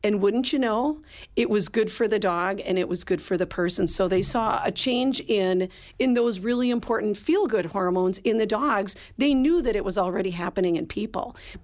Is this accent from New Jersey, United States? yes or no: no; Milwaukee, Wisconsin, United States; also born or lived in Fox Valley; I grew up in Milwaukee, went to college here, and so it's good to be back home.